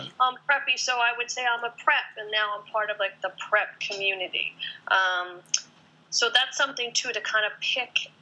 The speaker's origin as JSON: {"language": "English", "town": "Philadelphia", "region": "Pennsylvania", "country": "United States", "said": "I'm originally from Philadelphia"}